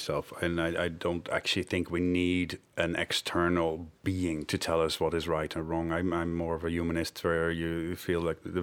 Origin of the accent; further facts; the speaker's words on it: Netherlands; also born or lived in Cameroon; I was born in the Netherlands, but when I was about 6 months old, we moved to Cameroon.